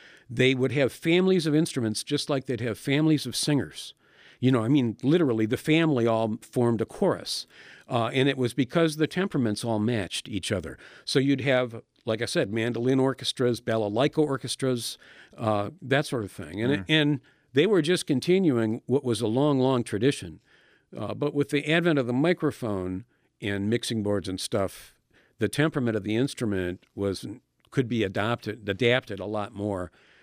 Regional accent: Detroit, Michigan, United States; I guess I grew up in Detroit metropolitan area, and even the local decisions were made miles and miles away.

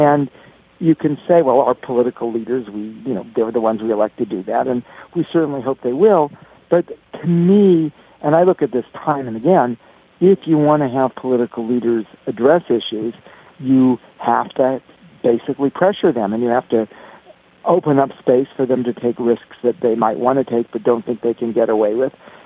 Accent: California, United States; And I was growing up in California, and so I said, we got to stop them, stop the communists.

